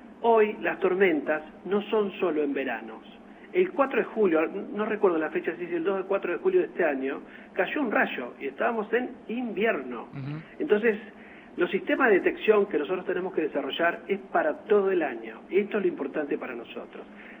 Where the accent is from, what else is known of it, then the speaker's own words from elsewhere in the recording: Argentina; Para mí es un orgullo como argentino